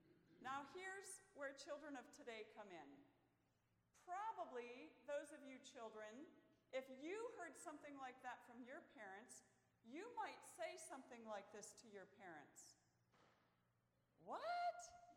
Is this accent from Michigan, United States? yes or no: yes; Michigan, United States; Now, you should also know that I was living in Michigan at that time. I grew up in Michigan.